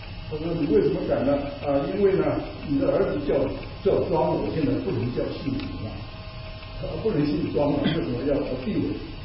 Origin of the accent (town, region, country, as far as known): China